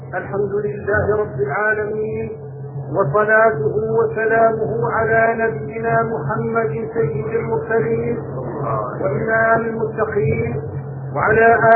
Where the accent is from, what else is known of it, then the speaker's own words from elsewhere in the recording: Morocco; born there; moved away as an adult; تعرفون أنا ولدت في المغرب لكن طول عمرنا في الشرق، ذهبت وأنا ابن 18 سنة